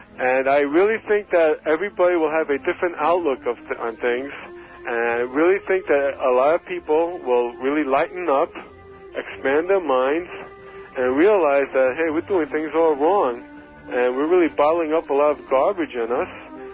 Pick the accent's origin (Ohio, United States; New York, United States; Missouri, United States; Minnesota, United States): New York, United States; Farmingville; I'm from Farmingville.